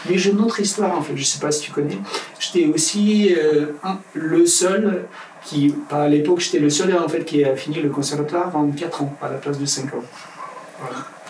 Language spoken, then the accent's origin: French; Moldova; French is a second language; now in France; Je viens de Moldavie. La Moldavie, c'est un tout petit pays qui est situé entre la Roumanie et l'Ukraine.